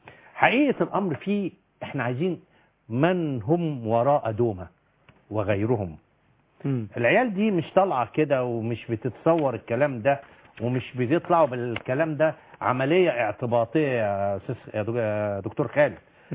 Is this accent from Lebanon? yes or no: no; Upper Egypt, Egypt; وانا من الصعيد وفاهم ايه الوضع تمام